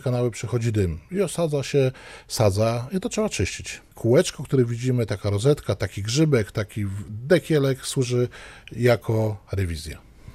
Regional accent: Szczecin, West Pomeranian Voivodeship, Poland; ja jestem rodowitym szczecinianinem zakochanym w tym mieście.

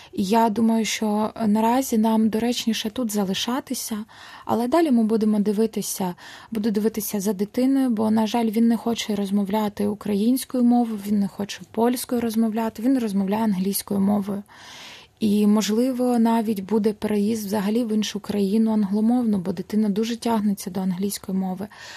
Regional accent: Enerhodar, Zaporizhzhia Oblast, Ukraine; я з Запоріжжя, з Енергодару, і поруч буквально 200 кілометрів

